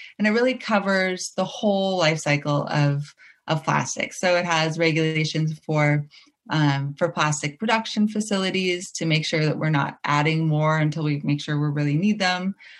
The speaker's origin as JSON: {"language": "English", "town": "San Francisco", "region": "California", "country": "United States", "lives_now": "New York City, United States", "said": "I'm from San Francisco originally"}